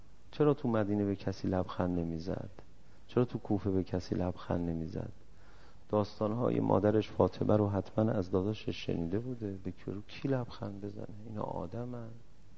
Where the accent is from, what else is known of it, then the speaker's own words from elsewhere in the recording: Iran; گفتم من از ایران هستم.